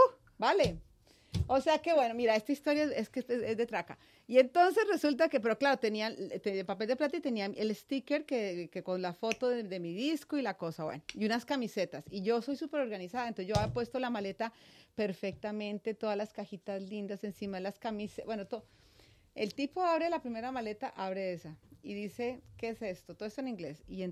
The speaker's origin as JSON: {"language": "Spanish", "region": "Bogotá", "country": "Colombia", "tie": "born or raised there", "moved": "as an adult", "lives_now": "United States", "said": "yo soy colombiana, nací en Bogotá, toda la vida viví en Bogotá, pero en el año 97 me mudé a Nueva York"}